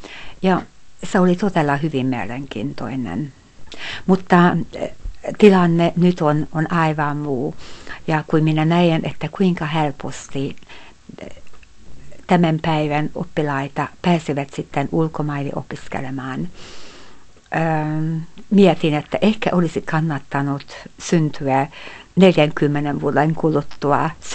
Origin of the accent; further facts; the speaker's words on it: Debrecen, Hajdú-Bihar, Hungary; Nyt on Unkarin toiseksi suurin kaupunki ja Debrecen on myöskin minun kotikaupunkini.